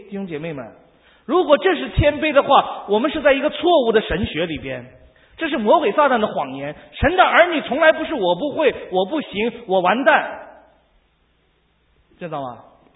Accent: China; 我觉得哈，我们中国人哈，我要讲一件事情，就是我们中国人哈，太多太多的这个消极的言语呢，太多太多的批评。

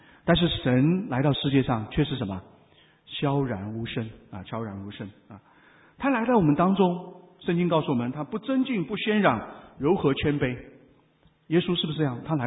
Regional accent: China; 那作为中国人，我们都很骄傲，对吧？

